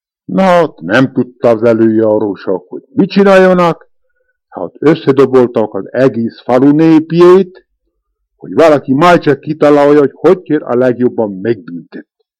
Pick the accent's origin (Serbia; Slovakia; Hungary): Slovakia; Jablonca, Košice Region; Jablonzán születtem, 1908. május 24-én. Azóta Jablonzán is lakom.